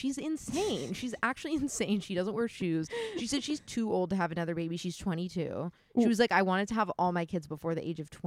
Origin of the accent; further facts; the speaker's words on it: Connecticut, United States; Like, I grew up in Connecticut. It's totally real.